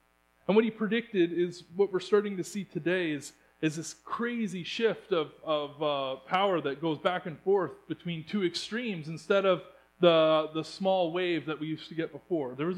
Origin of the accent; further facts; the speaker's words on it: Canada; These are things that that as Canadians we are held to, and it's a code that we live by.